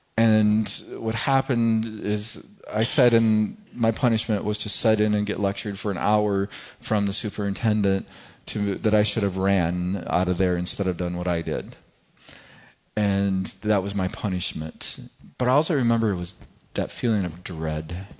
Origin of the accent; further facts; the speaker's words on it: Grant, Michigan, United States; I grew up in Grant, Michigan, and I grew up in this high school, small high school, a bunch of rednecks